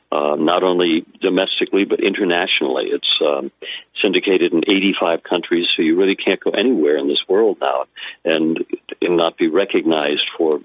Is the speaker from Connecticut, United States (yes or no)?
yes; Connecticut, United States; That I grew up with in Connecticut.